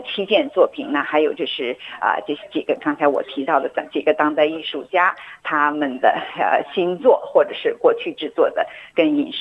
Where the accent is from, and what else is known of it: China